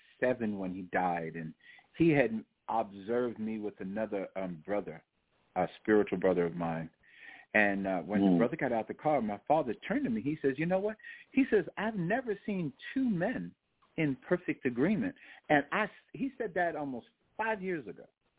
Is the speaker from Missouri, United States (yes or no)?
no; New York, United States; sometimes people ask me, where am I from? And I say, you know, I'm from New York.